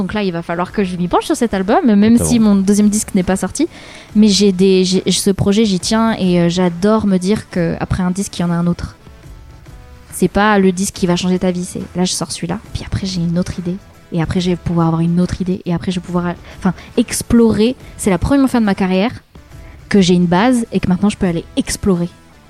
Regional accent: Auvergne-Rhône-Alpes, France; also born or lived in Lyon; quand on vient de l'Ardèche profonde, trouver des gens pour monter un groupe, c'était très compliqué.

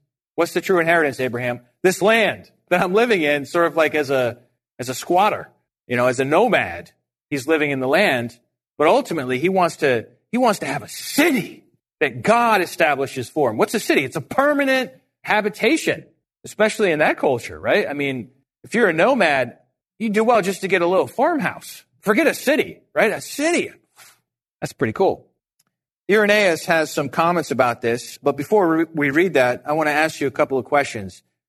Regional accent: Ireland; I'm Irish.

